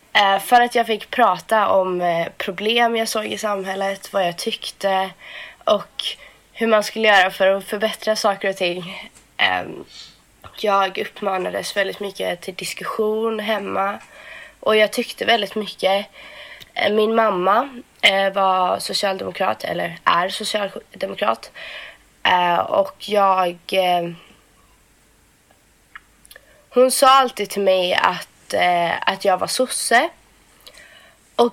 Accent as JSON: {"language": "Swedish", "town": "Kungälv", "region": "Västra Götaland County", "country": "Sweden", "said": "satt i ungdomsfullmäktige i Kungälv där jag kommer ifrån."}